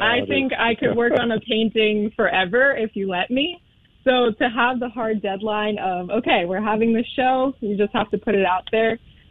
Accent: New York, United States; growing up in New York, Puerto Rico has been part of my identity, but there's a distance there because I didn't grow up there.

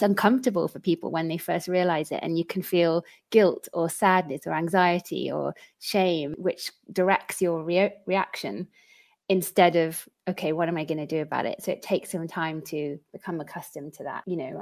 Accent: United Kingdom; we still are kind of taken aback as British people

